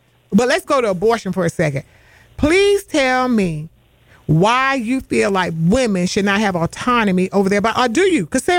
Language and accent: English; South Carolina, United States; I'm from South Carolina.